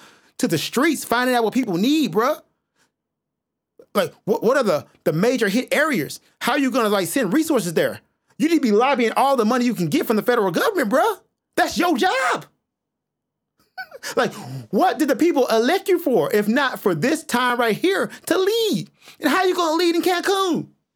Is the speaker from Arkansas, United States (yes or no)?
yes; West Memphis, Arkansas, United States; And I am from the South, West Memphis, Arkansas. It's where I was born and raised.